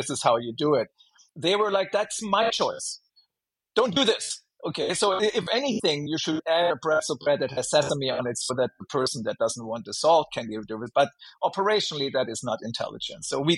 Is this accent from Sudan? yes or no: no; Stuttgart, Baden-Württemberg, Germany; born or raised there; English is a second language; moved away